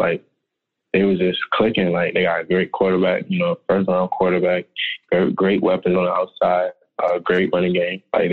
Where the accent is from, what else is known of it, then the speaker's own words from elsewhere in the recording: Maryland, United States; Yeah, I mean, we grew up in Maryland, so in the wintertime, we got cold winters.